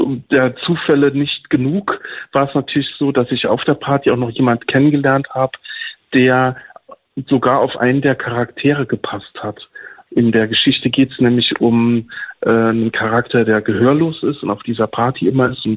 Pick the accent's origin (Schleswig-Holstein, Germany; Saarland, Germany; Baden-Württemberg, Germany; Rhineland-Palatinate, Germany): Saarland, Germany; Saarbrücken; vom LSVD in Saarbrücken hier, wo ich herkomme